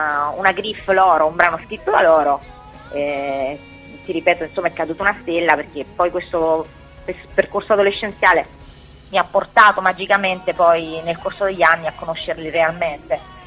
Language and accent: Italian; Naples, Campania, Italy; ho girato per tutta la Campania perché sono napoletana. Dopodiché ho seguito l'amore, dopo essermi laureata in pedagogia mi sono dedicata all'arte, ho seguito l'amore, sono andata a Palermo